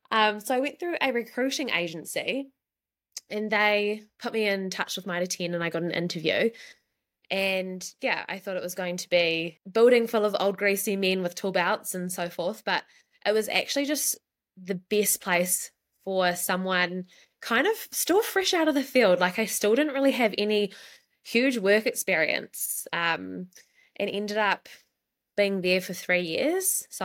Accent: Auckland, New Zealand; now in Cambridge, New Zealand; I moved down to Cambridge about 5.5 years ago, actually. Originally born and bred in Auckland, grew up on the North Shore, so went to Carmel College. That's where I did all my schooling years.

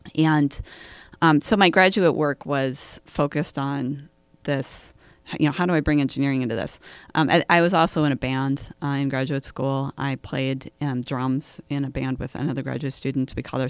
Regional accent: Minnesota, United States; So I grew up in Minnesota. I've always been interested in building.

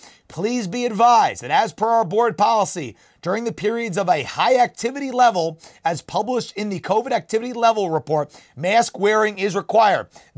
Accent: New Jersey, United States; So guys, we're going to start out here, my home state of New Jersey.

